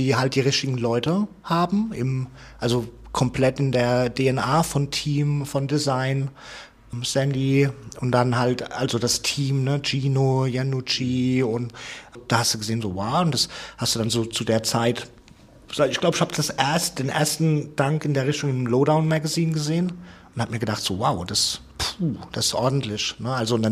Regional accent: Lampertheim, Hesse, Germany; ich komme ja ursprünglich aus Lambertheim, das ist ein Vorort von Mannheim

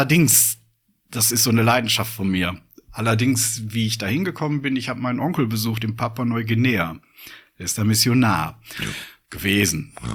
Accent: Winterberg, North Rhine-Westphalia, Germany; Nein, ich bin 1961 in Winterberg geboren. Oh. Ich bin also Sauerländer.

